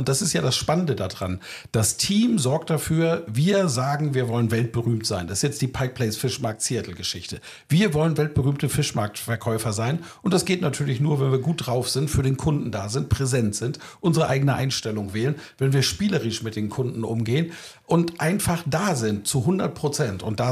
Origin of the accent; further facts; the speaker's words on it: Germany; Wir Deutschen